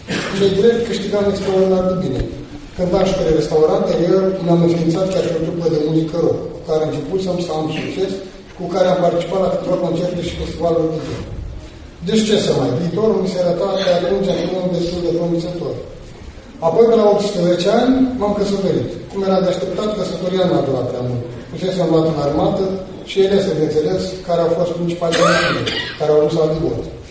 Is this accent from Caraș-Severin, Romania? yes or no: no; Botoșani, Botoșani County, Romania; sunt din Botoșani, am 41 de ani.